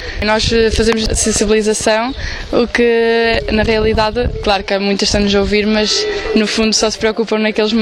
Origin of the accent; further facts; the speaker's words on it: Estarreja, Aveiro, Portugal; tenho 17 anos, sou de Estarreja.